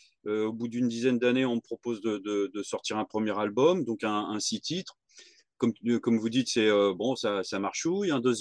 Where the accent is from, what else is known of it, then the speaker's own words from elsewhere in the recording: France; born there; comme je suis né ici en France, mes parents sont portugais, je suis né en France, donc j'avais plutôt une culture, comment dire, plutôt française, hein.